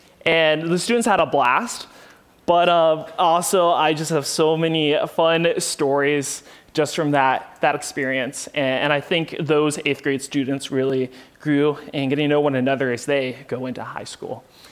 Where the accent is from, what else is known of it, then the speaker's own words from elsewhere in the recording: Columbus, Ohio, United States; I grew up in Columbus, Ohio, in the suburbs, and the last 5 years of my life was in Cedarville at the university, Cedarville University